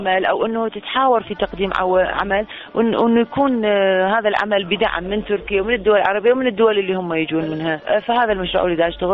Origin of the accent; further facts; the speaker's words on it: Iraq; أنا مو عربية لكن أنا عراقية لأن أصولي مو عربية. عندي والدتي أنا من أصول تركمانية